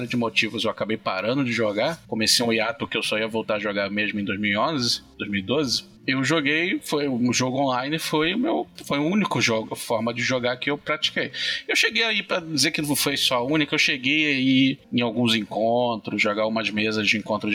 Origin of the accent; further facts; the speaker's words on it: Rio de Janeiro, Brazil; born there; Sim, eu morei, embora eu seja nascido na capital, eu morei lá. Que é uma década, 12 anos.